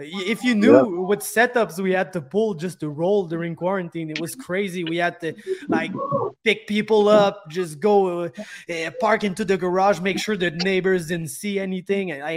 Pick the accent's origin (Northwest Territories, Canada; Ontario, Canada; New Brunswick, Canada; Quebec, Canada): Quebec, Canada; You know, I'm from Quebec, so we're basically in the same shit, me and you, like restrictions wise